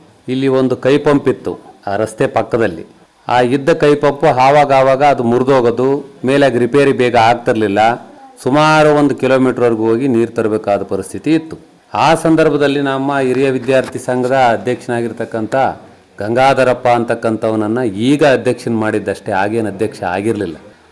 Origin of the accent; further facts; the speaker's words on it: Hebballi, Karnataka, India; metre ಅಳವಡಿಕೆ ಇರತಕ್ಕಂಥ ಗ್ರಾಮ ನಮ್ಮೂರಾಗಿರೋದ್ರಿಂದ ಹೆಬ್ಬಳ್ಳಿ